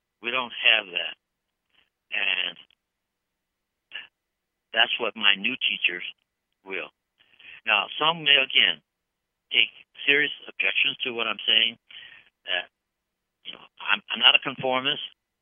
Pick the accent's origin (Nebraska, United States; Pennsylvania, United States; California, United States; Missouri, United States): California, United States; Los Angeles; You know, I'm from Los Angeles